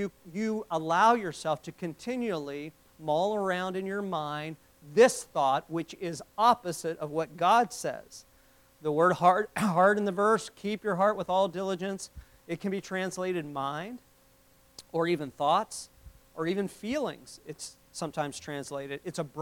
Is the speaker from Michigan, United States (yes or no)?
no; West Virginia, United States; I grew up in West Virginia between 2 hills. In fact, the name of my road was Doug Hill Road.